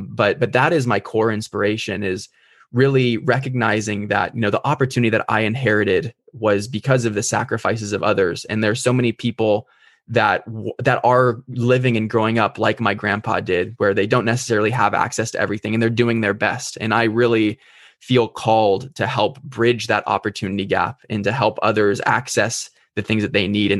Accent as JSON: {"language": "English", "region": "California", "country": "United States", "tie": "born or raised there", "said": "the opportunities that I had growing up in California and Orange County, which is a nice area"}